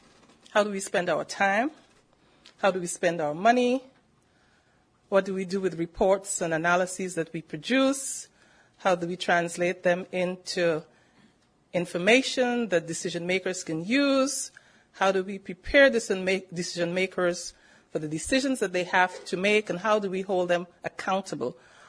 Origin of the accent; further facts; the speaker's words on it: Guyana; most of the population in my home country, Guyana.